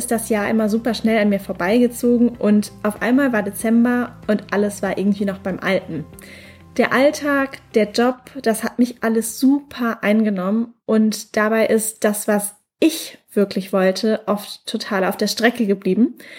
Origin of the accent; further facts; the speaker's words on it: Mannheim, Baden-Württemberg, Germany; Gerade bin ich noch in meiner Heimatstadt in Mannheim